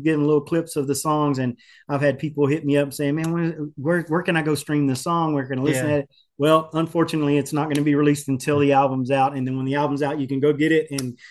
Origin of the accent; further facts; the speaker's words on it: Texas, United States; also born or lived in Houston; because I was born in Houston, but I wasn't raised down here. I was right. actually raised in Northeast Texas and in a very small country town. And I was raised on a ranch.